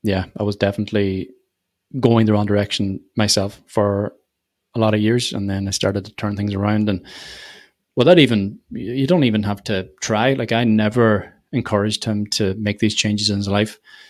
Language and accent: English; Ulster, Ireland; now in Sligo, Ireland; So I've been living in Sligo for about 15 years now. I come from Donegal, which is about 200 miles north of this.